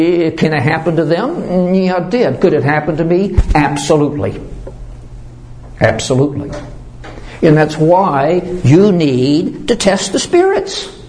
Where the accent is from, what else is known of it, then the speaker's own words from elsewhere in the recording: Missouri, United States; I'm from Missouri, folks. This is where we live.